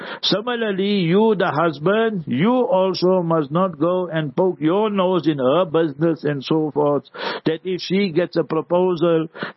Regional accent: Heidelberg, Gauteng, South Africa; born there; Where I was born in Heidelberg, lo and behold, we were three Muslim families, our house and our shop

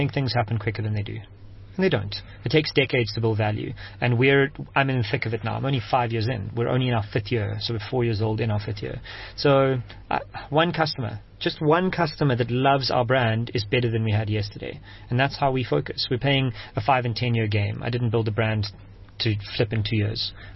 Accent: Johannesburg, Gauteng, South Africa; now in Cape Town, South Africa; I was born and raised in Joburg, actually, and moved to Cape Town 7 years ago to start my last business, which was a mobile technology company.

